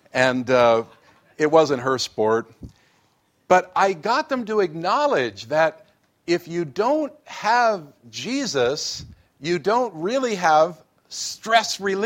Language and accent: English; United States; I'm an American.